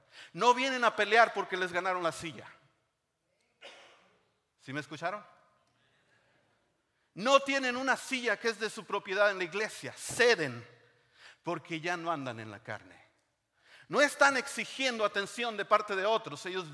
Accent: Monterrey, Nuevo León, Mexico; Porque yo soy de Monterrey. Las arracheras, la carne asada, eso era mi vida.

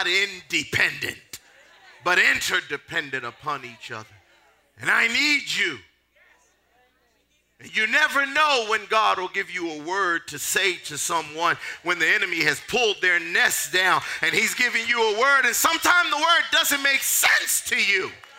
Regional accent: Philadelphia, Pennsylvania, United States; I'm from North Philadelphia.

